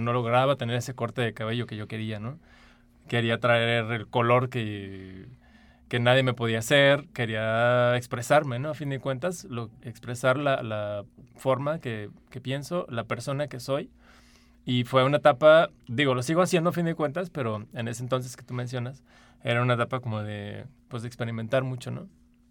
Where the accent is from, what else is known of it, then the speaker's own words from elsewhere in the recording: San Luis Potosí, Mexico; moved away; Cuando salí a vivir fuera de San Luis Potosí, empecé a usar esta onda